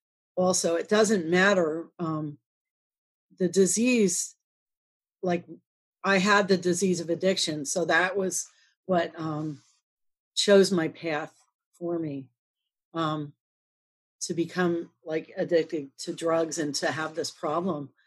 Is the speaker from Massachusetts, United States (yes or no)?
no; Reading, Pennsylvania, United States; And I'm from Pennsylvania. I'm from Reading, Pennsylvania. I'm from a pretty stable family.